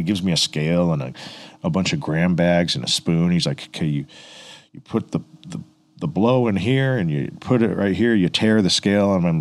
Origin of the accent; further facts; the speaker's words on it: Redondo Beach, California, United States; I grew up in a town where there's Mexican gangs, right? And I grew up in Redondo Beach.